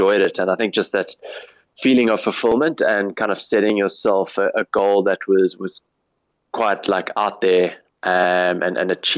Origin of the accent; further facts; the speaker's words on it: Cape Town, Western Cape, South Africa; I guess growing up in Cape Town